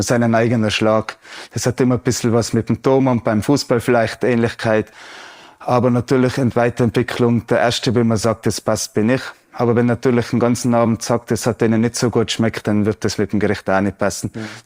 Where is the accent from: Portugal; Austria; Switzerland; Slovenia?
Austria; wie die Zeugnisvergabe für die Küche bei uns in Österreich